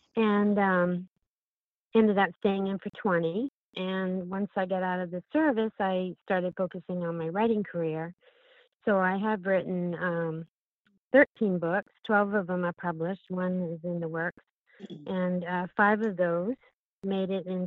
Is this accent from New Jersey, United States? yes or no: no; Bucksport, Maine, United States; But I grew up in Bucksport, Maine, which, by the way, I'm not sure how many people know this, but Bucksport was the inspiration for the soap opera Dark Shadows